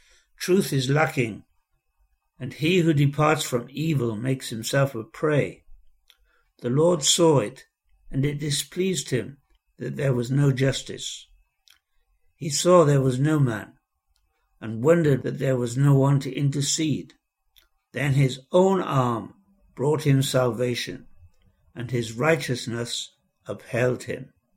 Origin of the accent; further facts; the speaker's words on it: Newcastle upon Tyne, North East England, United Kingdom; born there; I was born in Newcastle upon Tyne.